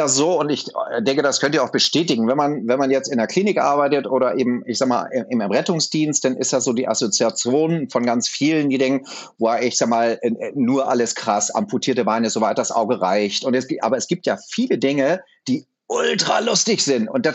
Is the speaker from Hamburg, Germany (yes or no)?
yes; Hamburg, Germany; das hast du ja schon sehr richtig gesagt. Ich bin 17 Jahre alt, ich komme aus Hamburg.